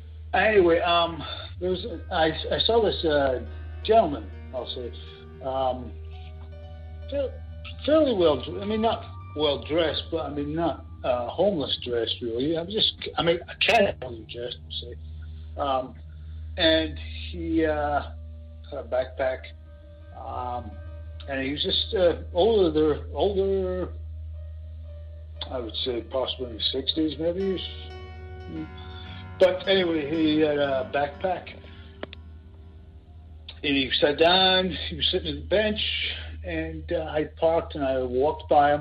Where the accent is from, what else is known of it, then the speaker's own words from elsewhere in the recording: Scotland, United Kingdom; I was the person from Scotland that said something about his grandmother and everything